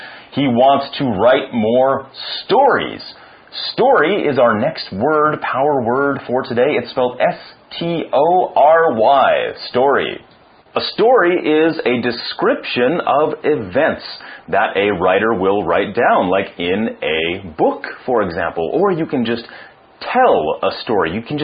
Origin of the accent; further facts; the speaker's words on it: Canada; I can speak a little bit of Spanish. I'm Canadian, so I can speak a little bit of French.